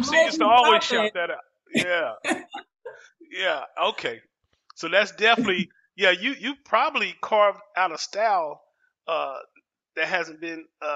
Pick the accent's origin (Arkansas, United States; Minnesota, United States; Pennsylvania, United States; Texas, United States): Texas, United States; Dallas; I was born and raised in Dallas, but I don't live in my old neighborhood.